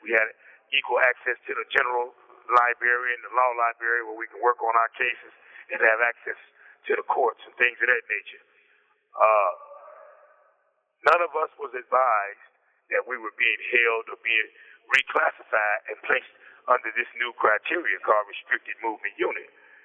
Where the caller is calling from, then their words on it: Indiana, United States; I am calling from the Indiana Department of Corrections at the Wabash Valley Correctional Facility.